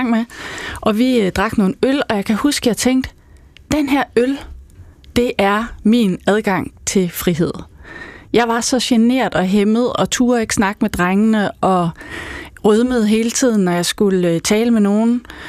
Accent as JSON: {"language": "Danish", "region": "West Jutland", "country": "Denmark", "said": "fordi jeg kommer fra Vestjylland"}